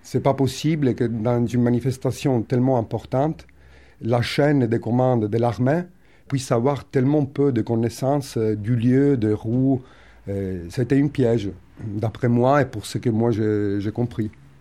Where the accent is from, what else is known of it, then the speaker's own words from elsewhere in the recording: Palermo, Sicily, Italy; French is a second language; je viens de Palermo